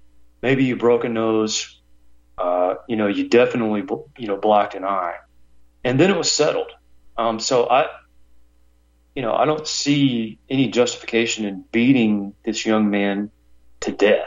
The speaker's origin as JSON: {"language": "English", "country": "Ireland", "said": "or as we Irish would say, shenanigans"}